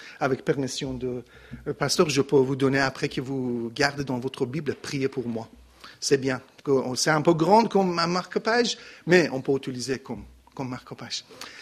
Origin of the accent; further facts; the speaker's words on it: Iran; French is a second language; chez nous, en Iran, on est des chiites.